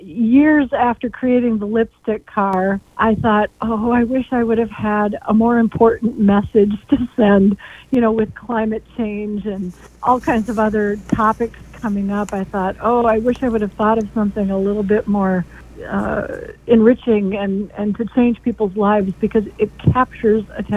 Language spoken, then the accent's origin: English; Minnesota, United States; now in Finland, United States; I'm a transplant from the Twin Cities. I moved up to Finland, Minnesota, 3 years ago